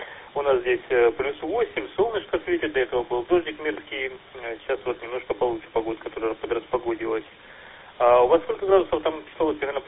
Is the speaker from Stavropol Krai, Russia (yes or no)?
yes; Budyonnovsk, Stavropol Krai, Russia; Да, я сам из Буденновска